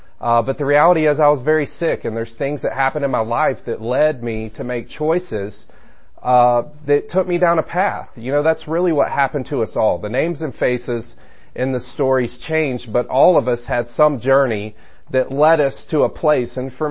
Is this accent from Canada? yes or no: no; Stone Mountain, Georgia, United States; also born or lived in Roswell; I spent the first half of my life in Stone Mountain. I spent the second half in Roswell. But growing up in Stone Mountain, my parents divorced at an early age.